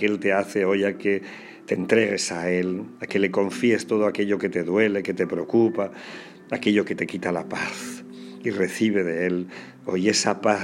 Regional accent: Porcuna, Andalusia, Spain; También muchas felicidades al pueblo de Andújar, cerquita de mi pueblo de Porcuna

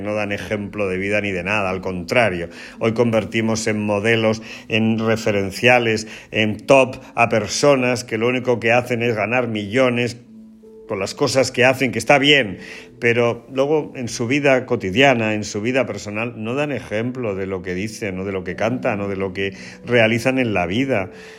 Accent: Andújar, Andalusia, Spain; hoy tenemos una fiesta muy hermosa en mi tierra, en Jaén, en Andújar

